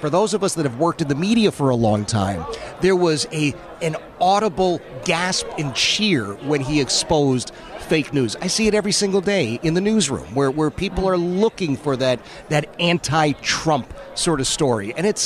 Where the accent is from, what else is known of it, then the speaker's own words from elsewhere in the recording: Philadelphia, Pennsylvania, United States; but I grew up in Philadelphia, all right? And I didn't meet a Republican until I was 18 years old